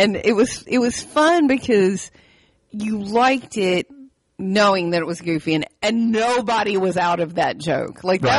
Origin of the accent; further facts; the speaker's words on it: West Virginia, United States; My hometown is small. Very small town. Southern West Virginia.